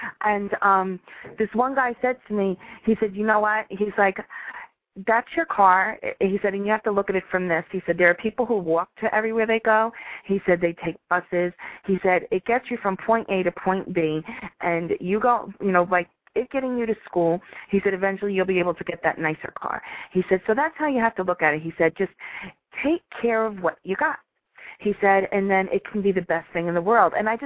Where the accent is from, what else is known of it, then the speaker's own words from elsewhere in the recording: New York, United States; I mean, I'm from New York, so I never had to be embarrassed of where I came from.